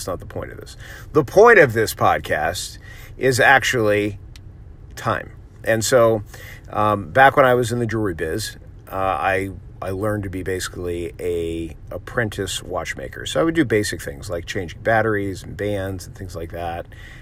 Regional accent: Miami, Florida, United States; It's something that I've always wanted to do, and especially growing up in Miami, Florida, like, you know, would have come in handy to learn earlier.

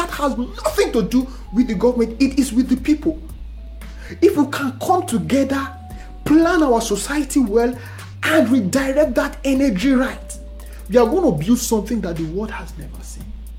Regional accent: Nigeria; What we are capable of building as Nigerians, as Nigerian youths, I don't think the world can even imagine.

